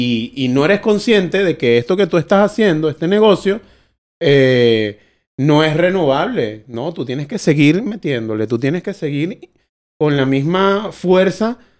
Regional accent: Venezuela; para que no conozcan más porque los cuatro somos venezolanos

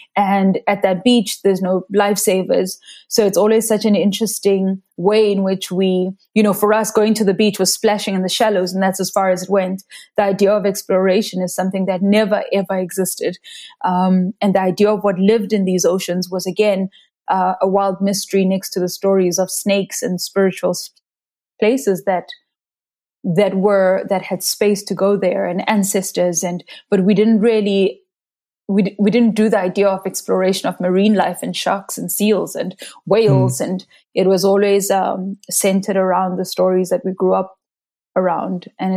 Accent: Soweto, Gauteng, South Africa; So I'm originally from Soweto. Soweto is a landlocked area in Johannesburg. And it's actually wild. I didn't grow up anywhere near the ocean.

